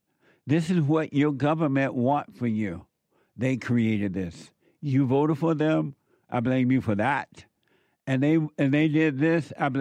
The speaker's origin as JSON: {"language": "English", "region": "Alabama", "country": "United States", "moved": "as an adult", "lives_now": "California, United States", "said": "When I moved to California from Alabama in 1968 at the age of 18, I was going to move to Atlanta, Georgia."}